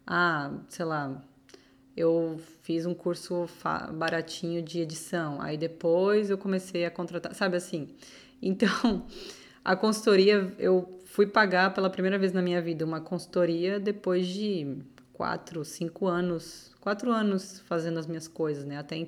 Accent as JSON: {"language": "Portuguese", "town": "Florianópolis", "region": "Santa Catarina", "country": "Brazil", "said": "Eu sou de Floripa, mas eu ia muito para São Paulo para dar aula."}